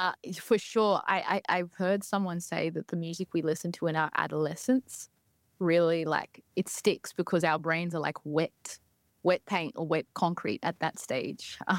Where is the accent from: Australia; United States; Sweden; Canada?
Australia; Alice Springs, Northern Territory; I come from Central Australia in a small town called Alice Springs in the Northern Territory.